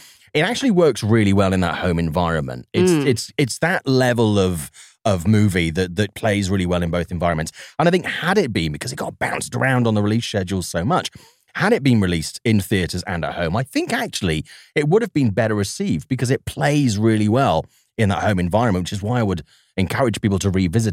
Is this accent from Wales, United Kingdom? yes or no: yes; Swansea, Wales, United Kingdom; he made a movie in Swansea, my hometown.